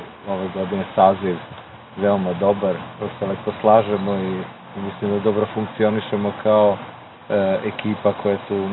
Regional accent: Hungary; Ja sam Srbin iz Mađarske i to od onih koji su, neki od mojih predaka su verovatno krenuli možda i sa ovih teritorija

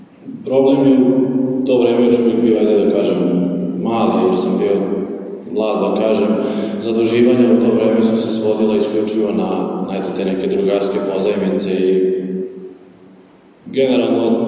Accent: Kula, Vojvodina, Serbia; dolazim iz Kule, 22 godine

